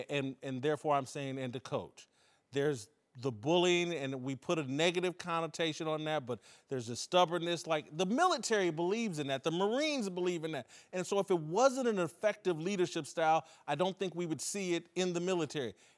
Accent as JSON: {"language": "English", "region": "Indiana", "country": "United States", "tie": "born or raised there", "said": "I grew up in Indiana, I got mixed feelings about Bobby Knight."}